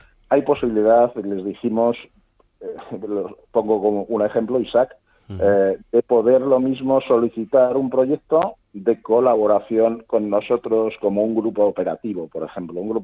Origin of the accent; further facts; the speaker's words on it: Guadalajara, Castilla-La Mancha, Spain; Siempre he tenido yo huerto siempre he tenido en Guadalajara. Yo soy de Guadalajara